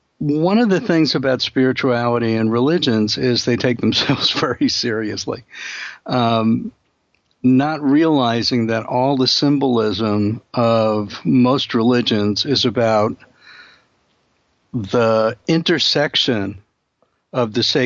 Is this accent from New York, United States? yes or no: yes; Brooklyn, New York, United States; And we're both from Brooklyn, so how good is that?